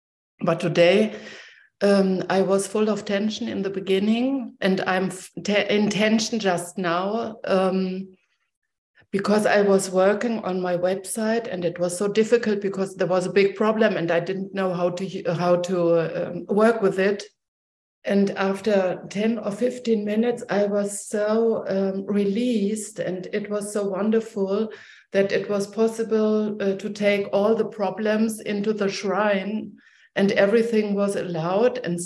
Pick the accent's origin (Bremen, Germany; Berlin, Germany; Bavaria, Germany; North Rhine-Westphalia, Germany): Berlin, Germany; English is a second language; from Berlin.